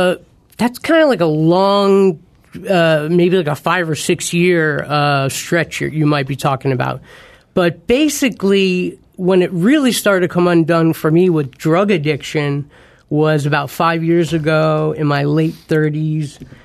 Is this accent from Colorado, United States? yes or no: no; New Jersey, United States; I'm from New Jersey.